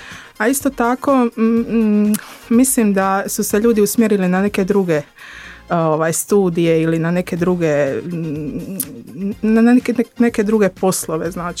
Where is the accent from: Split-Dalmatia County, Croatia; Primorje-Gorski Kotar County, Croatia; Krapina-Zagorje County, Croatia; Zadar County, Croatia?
Split-Dalmatia County, Croatia; Split; moved away as an adult; iz Splita sam otišla u Zagreb na studij ekonomije